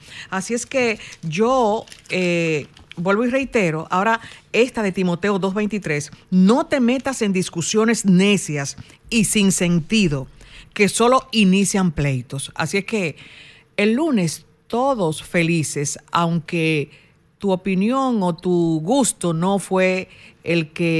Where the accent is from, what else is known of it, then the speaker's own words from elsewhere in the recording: Dominican Republic; Somos dominicanos y debemos cuidarnos.